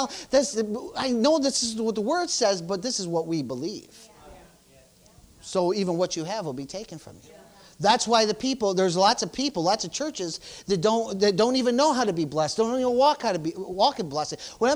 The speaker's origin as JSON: {"language": "English", "town": "Jamestown", "region": "New York", "country": "United States", "tie": "born or raised there", "said": "We grew up in Jamestown."}